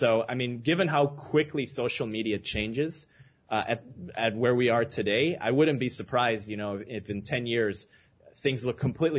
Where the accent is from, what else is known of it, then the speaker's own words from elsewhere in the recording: Chicago, Illinois, United States; I am from Chicago, though.